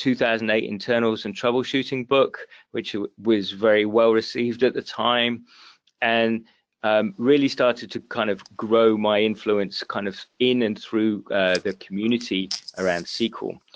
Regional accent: United Kingdom; as you might get from my accent, I'm actually from the UK, and my journey is not particularly orthodox.

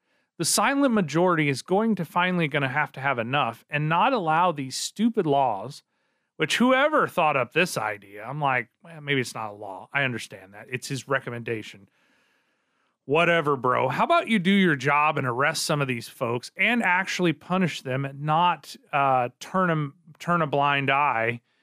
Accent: Joplin, Missouri, United States; So I'm originally from the Joplin area. So that was a little bit of a culture shock for me in both directions.

